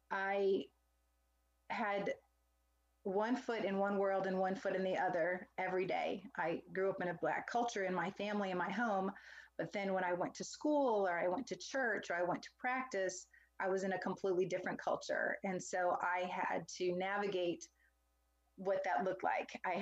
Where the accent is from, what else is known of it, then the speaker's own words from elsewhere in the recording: Clovis, California, United States; Well, I am originally from Clovis, California, which is a very small rural community in California. It's down in the valley. It's near Fresno, California.